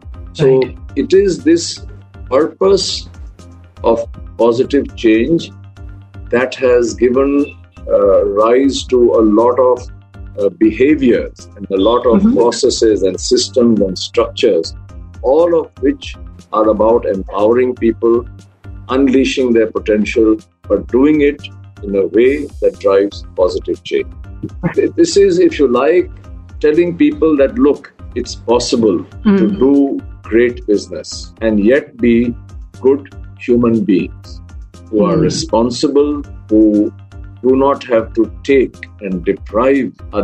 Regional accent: Delhi, India; also born or lived in Patna; You know, I was born in Patna, but I grew up in Delhi. So I guess Delhi is my hometown.

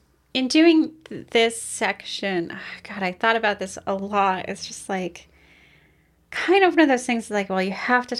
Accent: Venice, California, United States; I'm from Venice.

